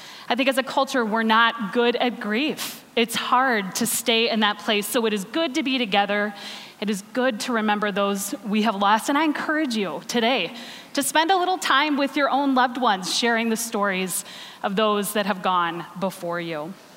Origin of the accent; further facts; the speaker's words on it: United States; As an American, I wonder how we are going to bridge this divide